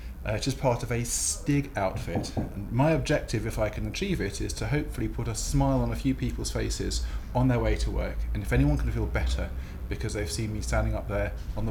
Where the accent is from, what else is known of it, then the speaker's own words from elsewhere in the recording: Maidenhead, South East England, United Kingdom; I'm 40 years old. I'm from Maidenhead.